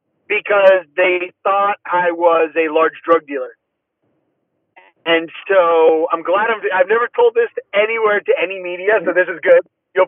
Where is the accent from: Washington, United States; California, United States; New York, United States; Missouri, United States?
California, United States; Cupertino; So, I grew up in Cupertino, California, Northern California, San Jose, San Francisco area. Super blessed to grow up in that area.